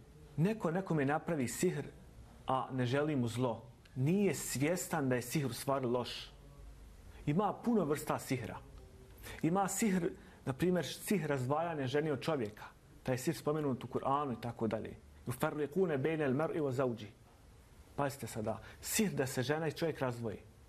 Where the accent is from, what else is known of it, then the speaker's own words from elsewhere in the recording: Bosnia & Herzegovina; Ne samo kod nas u Bosni i Hercegovini, nego i po arapskom svijetu i u Turskoj.